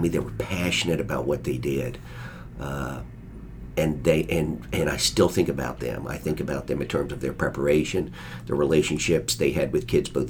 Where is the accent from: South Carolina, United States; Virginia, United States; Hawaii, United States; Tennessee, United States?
Virginia, United States; No. I think growing up on the Northern Neck, I'm not sure that me or any of my buddies, you know, we didn't have 5-year plans or 10-year plans.